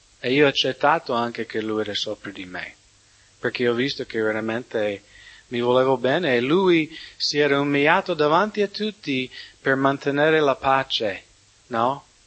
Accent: United States; Italian is a second language; Quando ero piccolo, perché in America si usa tanto di fare la caccia, specialmente nelle mie zone.

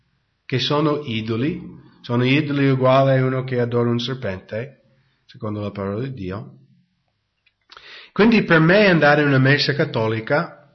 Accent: United States; io sono americano, non sono cresciuto nella Chiesa Cattolica, sono cresciuto protestante

